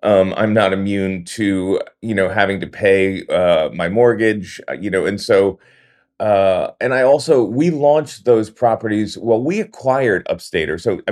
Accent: New York City, New York, United States; now in Hudson Valley, United States; I moved up from Brooklyn, you know, in 1996, right? I'm not from the Hudson Valley. And so growing up in New York City, I thought of the Hudson Valley as upstate because that was my point of view.

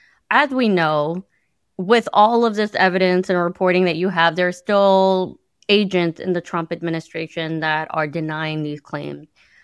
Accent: Chicago, Illinois, United States; Chicago, which is my hometown

